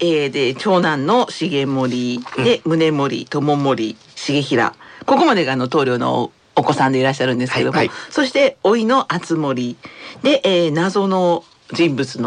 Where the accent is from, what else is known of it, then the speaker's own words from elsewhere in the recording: Amagasaki, Hyogo, Japan; 私兵庫県の尼崎市なんです。